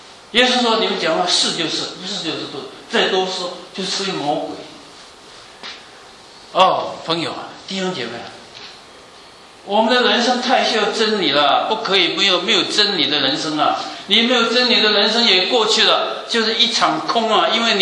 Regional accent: China; 所以我们中国人所寻求这个道，就是这么伟大的一个天地的道理。

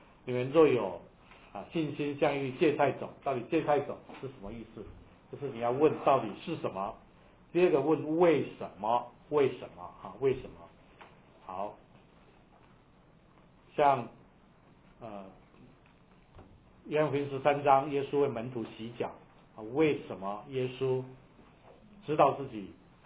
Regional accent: China; 一般的华人啊，一般的我们中国人，为什么会拜鬼神

